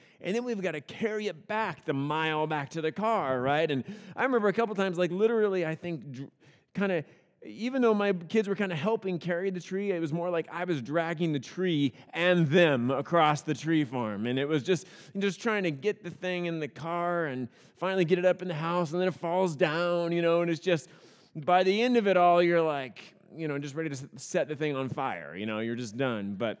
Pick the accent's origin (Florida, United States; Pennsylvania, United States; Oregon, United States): Oregon, United States; Now, we come from Oregon, and it's the Christmas tree capital of the world.